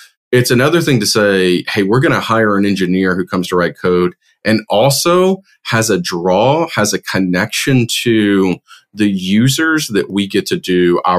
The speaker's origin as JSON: {"language": "English", "region": "Alabama", "country": "United States", "tie": "born or raised there", "also_born_or_lived": "Texas / Tampa", "lives_now": "Atlanta, United States", "said": "So I was born in Texas, grew up in Alabama. Met my wife at the University of Auburn, where I completed my undergrad. From there, we have lived both in Alabama, Tampa for many years, and have been here in Atlanta for the last 8 years."}